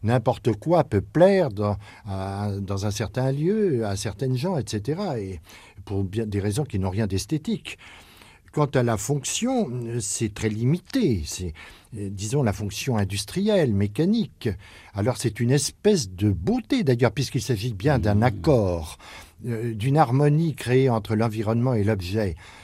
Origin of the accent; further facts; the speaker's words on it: Paris, Île-de-France, France; also born or lived in Chambéry; Mais non, je suis parisien, mais j'ai eu la chance de connaître très tôt la montagne.